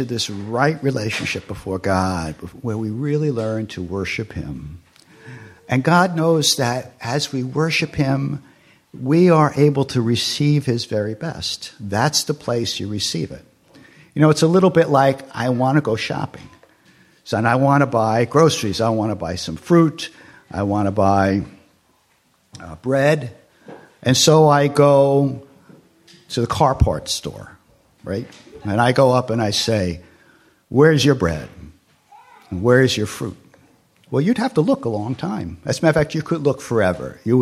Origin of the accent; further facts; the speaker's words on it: United States; I'm an American. I don't bow to anybody, you know.